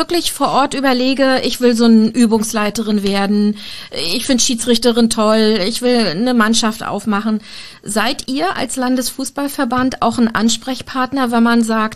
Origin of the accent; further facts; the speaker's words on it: Rostock, Mecklenburg-Vorpommern, Germany; born there; Ich als gebürtige Rostockerin